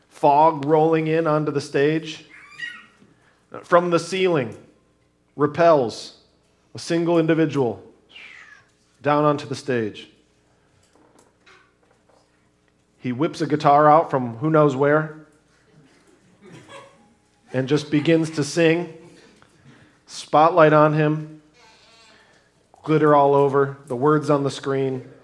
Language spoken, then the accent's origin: English; United States; But I do believe that as an American, but even furthermore, as a Christian, we are called to render unto Caesar what is Caesar's